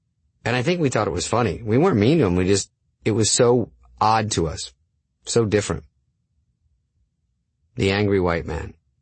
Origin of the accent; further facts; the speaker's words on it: Arizona, United States; I was brought up in Arizona